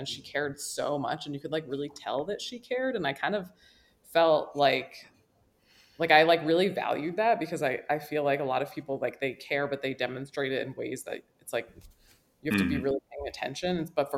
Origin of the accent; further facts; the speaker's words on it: New Jersey, United States; we like tried to go to Shakespeare in the Park because I grew up in New Jersey